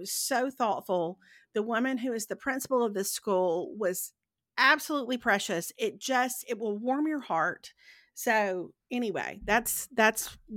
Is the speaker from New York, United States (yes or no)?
no; Meridian, Mississippi, United States; a guy from my hometown from Meridian in Mississippi